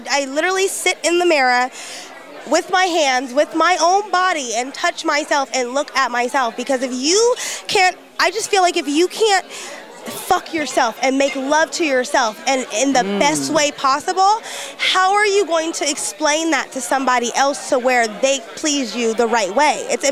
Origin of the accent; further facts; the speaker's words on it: Sacramento, California, United States; I'm originally from Sacramento